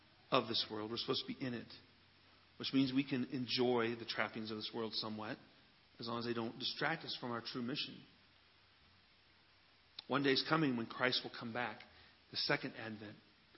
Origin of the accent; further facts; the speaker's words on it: Fort Wayne, Indiana, United States; my hometown of Fort Wayne is not really my hometown.